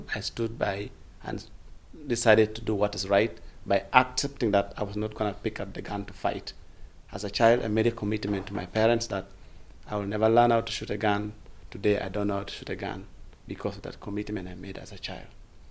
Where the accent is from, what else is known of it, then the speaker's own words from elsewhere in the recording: Lira, Northern Region, Uganda; English is a second language; I was born in the northern part of Uganda in the district called Lira. And as a child, I was born in the community of conflict. I was born in war. I grew up in war.